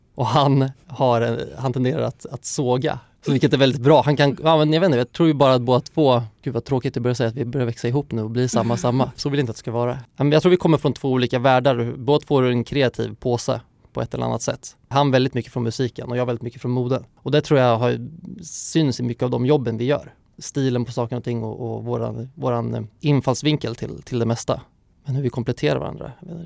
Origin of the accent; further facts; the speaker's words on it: Örebro, Örebro County, Sweden; Jag är ju örebroare så att det smyger också fram då och då.